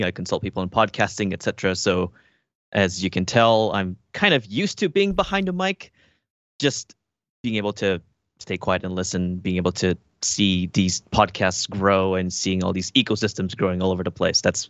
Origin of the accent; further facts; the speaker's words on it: Malaysia; moved away; Like I'm Malaysian, but I only just came back to Malaysia like 4 years ago.